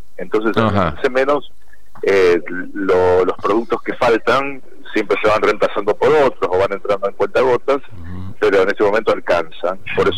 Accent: Rosario, Santa Fe, Argentina; now in Buenos Aires, Argentina; Soy rosarino.

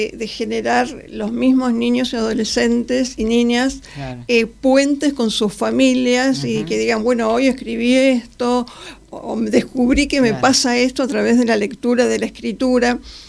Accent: Buenos Aires, Argentina; born there; Yo nací acá en Buenos Aires

